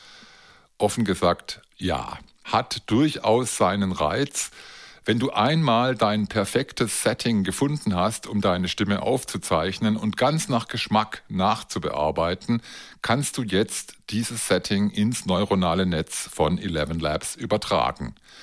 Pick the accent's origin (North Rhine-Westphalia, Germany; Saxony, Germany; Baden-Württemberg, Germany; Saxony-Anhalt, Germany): Baden-Württemberg, Germany; accent: Swabian; Ich spreche Schwäbisch und höre Hochdeutsch.